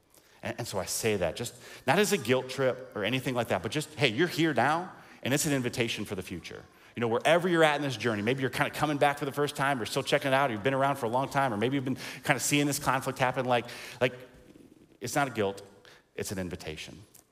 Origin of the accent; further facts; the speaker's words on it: South Carolina, United States; now in Illinois, United States; So in high school, I grew up in South Carolina, and so in the middle of January, we would have days like today that we have in Illinois in March.